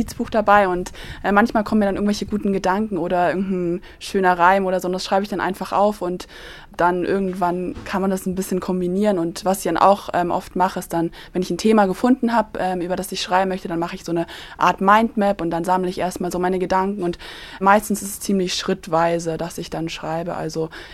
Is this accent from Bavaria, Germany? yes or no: yes; Nuremberg, Bavaria, Germany; bin 19 Jahre alt und komme aus Nürnberg.